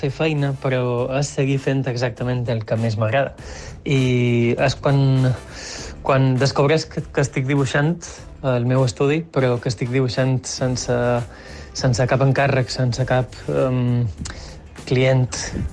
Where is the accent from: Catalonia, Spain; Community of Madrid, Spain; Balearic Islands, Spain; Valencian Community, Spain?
Balearic Islands, Spain; Palma; som de Palma de Mallorca